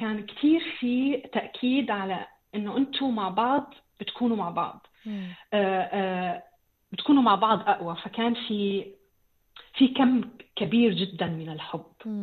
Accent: Syria; moved away as an adult; now in Egypt; انا بعد ما طلعت من سوريا وخلينا نقول هربت لمصر مع زوجي

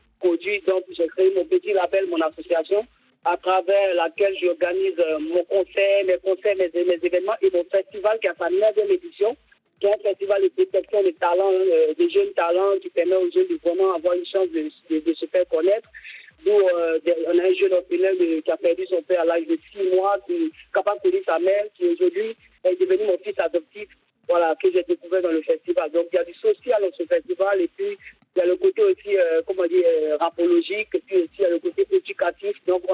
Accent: Côte d’Ivoire; Et là, chez nous, en Côte d'Ivoire, c'est important qu'on puisse jauger un peu notre record de popularité

